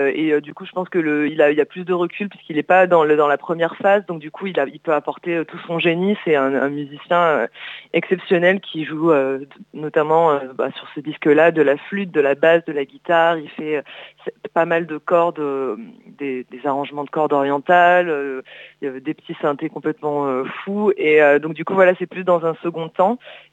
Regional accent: Hyères, Provence-Alpes-Côte d'Azur, France; je suis du Var, je suis née à Hyères

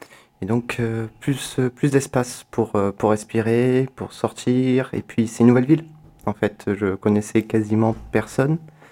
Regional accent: Marseille, Provence-Alpes-Côte d'Azur, France; moved away as an adult; Voilà, je suis originaire de Marseille et ça devenait invivable.

